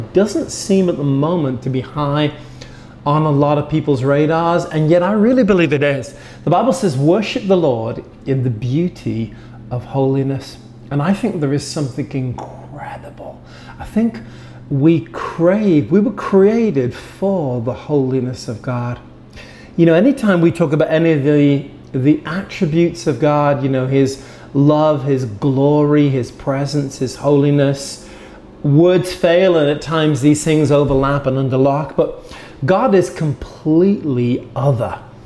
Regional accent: United Kingdom; now in United States; I'm a British American and living here in New England, ministering here.

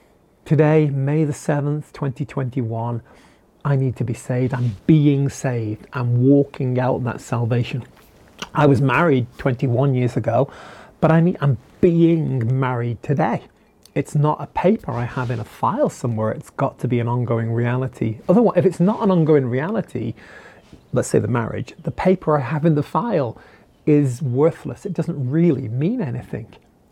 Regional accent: United Kingdom; now in United States; I'm a Brit, now an American, living here in the United States.

